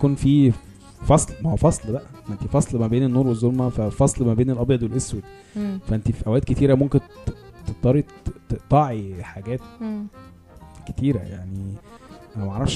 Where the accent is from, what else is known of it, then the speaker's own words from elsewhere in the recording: Egypt; يعني احنا كمعرفش كبشر ولا كمصريين ولا كايه